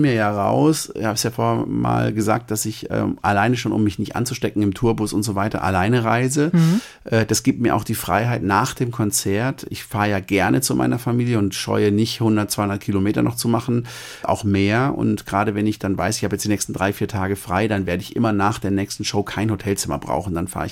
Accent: West Germany, Germany; das ist für mich als Westdeutscher, der ganz unten links wohnt, super schwer einzuschätzen

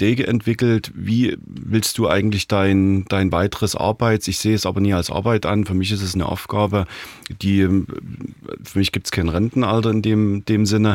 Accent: Großenhain, Saxony, Germany; Also Großenhain, es ist meine Heimatstadt und darauf bin ich auch stolz.

